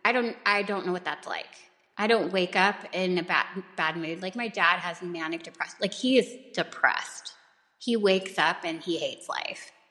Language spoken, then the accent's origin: English; California, United States; now in Utah, United States; Like I remember growing up in California, I knew a lot of people that would travel to Utah because it was so easy to get guns here.